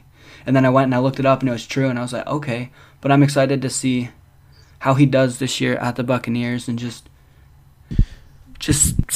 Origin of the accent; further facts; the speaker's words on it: Cleveland, Ohio, United States; I watch the Browns. I'm from Cleveland area.